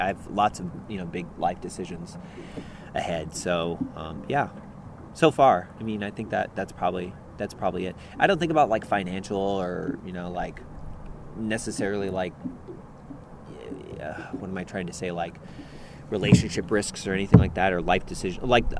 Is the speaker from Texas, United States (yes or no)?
yes; Texas, United States; I grew up in Texas, so unashamed to admit, I knew the … of course I square danced and line danced as well.